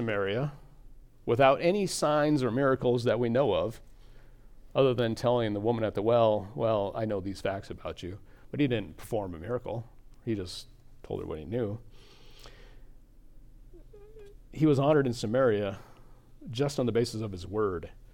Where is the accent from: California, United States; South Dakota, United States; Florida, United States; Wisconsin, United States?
South Dakota, United States; Lenox; also born or lived in Bassett, United States; I call my hometown, we lived in a couple other places, but I call my hometown Lenox, over on the east side of South Dakota, because that's where I spent my formative years, particularly high school.